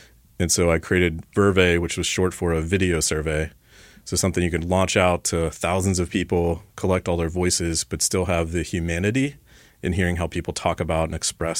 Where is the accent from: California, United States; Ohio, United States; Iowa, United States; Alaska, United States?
Ohio, United States; Cincinnati; So, I mean, I grew up in Cincinnati, went to DAP, a design school here locally.